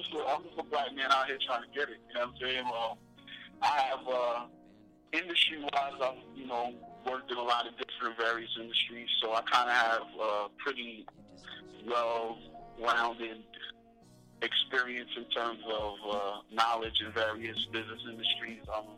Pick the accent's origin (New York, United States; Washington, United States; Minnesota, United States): New York, United States; I'm technically a registered Republican, but that's more based on where I live because I'm from New York.